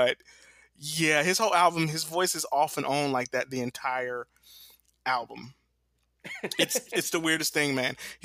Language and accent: English; Dallas, Texas, United States; So I was growing up in Dallas, Texas at the time.